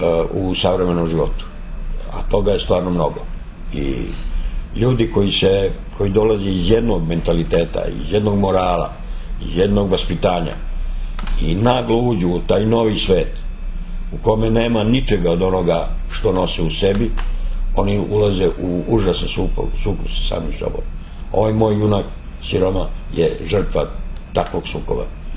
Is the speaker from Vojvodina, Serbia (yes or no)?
no; Belgrade, Serbia; also born or lived in Montenegro; ja sam samo rođen u Crnoj Gori i kao dete sam doveden u Beograd. Ja sam čitav život proveo u Beogradu, ali nikad tu vezu sa Crnom Gorom nisam prekidao.